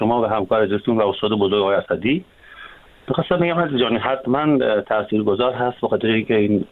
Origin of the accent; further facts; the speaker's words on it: Iran; ما ایرانی هستیم، خارج از کشور و داخل ایران هستیم